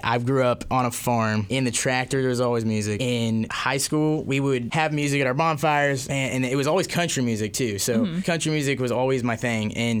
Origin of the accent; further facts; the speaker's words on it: Latham, Illinois, United States; now in Nashville, United States; I'm from a little town called Latham, Illinois.